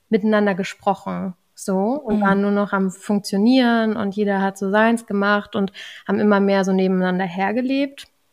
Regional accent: Berlin, Germany; Ich komme aus Berlin. Ich wohne hier mit meinen 3 Kindern.

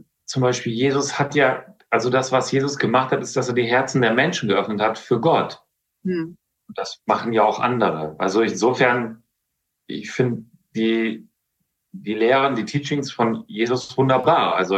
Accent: Tecklenburg, North Rhine-Westphalia, Germany; in Tecklenburg, da wo ich herkomme, da bei Altenbüren

